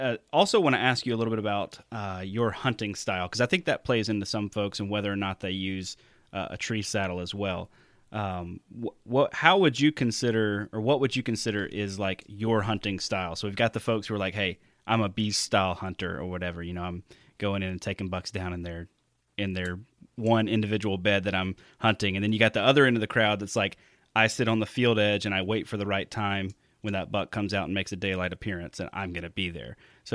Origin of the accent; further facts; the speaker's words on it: Southern United States, United States; accent: Southern; So I try not to have a Southern accent, when I'm doing this or when I'm, but when I'm talking to somebody from the South, I slip back into it pretty quick.